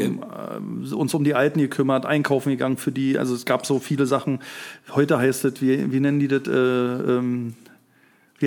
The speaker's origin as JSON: {"language": "German", "region": "East Germany", "country": "Germany", "said": "Ich weiß nicht, kennt ihr, ich bin ja Ossi"}